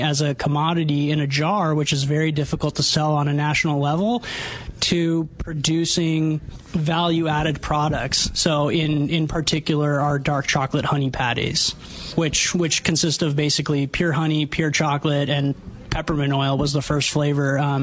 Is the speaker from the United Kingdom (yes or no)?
no; Armenia; now in United States; I immigrated here from Armenia, actually, where my family was five generations of beekeepers. And when we came to America, to the West Coast